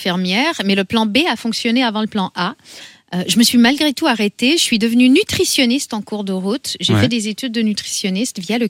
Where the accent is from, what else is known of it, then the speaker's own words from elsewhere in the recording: New Brunswick, Canada; Et moi je suis donc une Acadienne aussi. On me dit souvent québécoise, mais je suis née au Nouveau-Brunswick. J'ai grandi d'ailleurs au Nouveau-Brunswick.